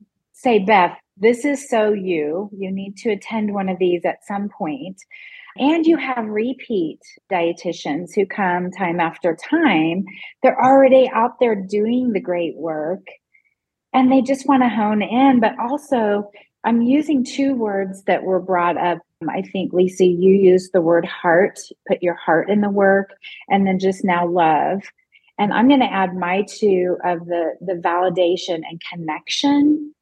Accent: Midwest, United States; born there; So I was born in the Midwest, but my parents and my older siblings were from Massachusetts.

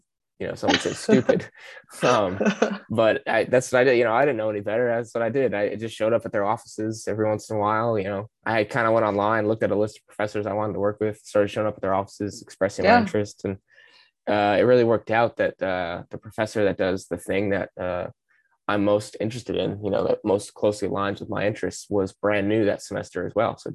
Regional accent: Florida, United States; I grew up on the Indian River Lagoon

